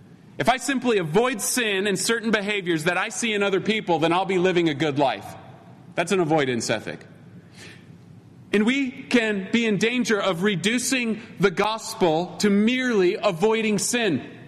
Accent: Utah, United States; I grew up in Utah, but when I moved back, I was shocked

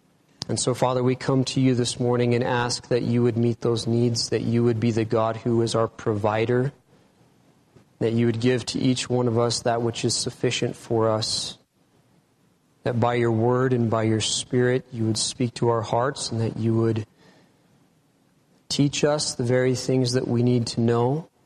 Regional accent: Elko, Nevada, United States; I am from Elko, Nevada.

